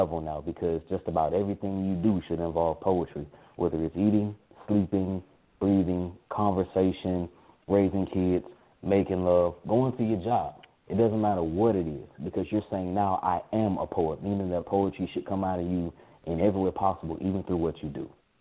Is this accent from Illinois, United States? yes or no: no; Macon, Georgia, United States; I hail from Macon, Georgia.